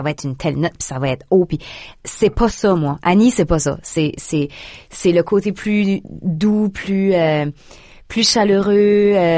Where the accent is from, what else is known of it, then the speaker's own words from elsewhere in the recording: Maisonnette, New Brunswick, Canada; moi, j'avais toujours vécu chez nous à Maisonnette. Ensuite, j'ai acheté une maison à Caraquette. J'avais mon salon de coiffure là-bas. Fait que c'était rare pour moi que je sortais même du Nouveau-Brunswick.